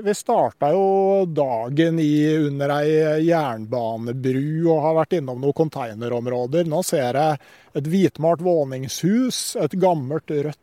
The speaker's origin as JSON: {"language": "Norwegian", "town": "Gausdal", "region": "Innlandet", "country": "Norway", "said": "Jeg kommer jo fra Gausdal, og der fantes det jo en runestein"}